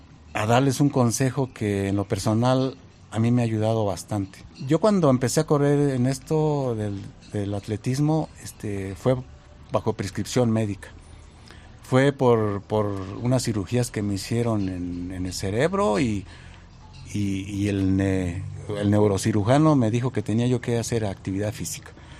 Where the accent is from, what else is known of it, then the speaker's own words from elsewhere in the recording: Mexico; Incluso he tenido la oportunidad de 3, 4 países a dar lo mejor de mí como mexicano.